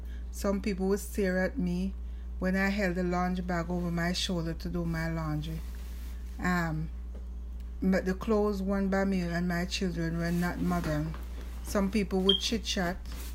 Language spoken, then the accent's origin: English; Jamaica; moved away; I grew up in Jamaica.